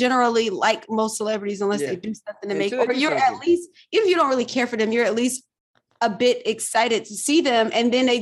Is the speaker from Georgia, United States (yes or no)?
yes; Atlanta, Georgia, United States; I don't know anyone else that's just a Vikings fan because I grew up in Atlanta.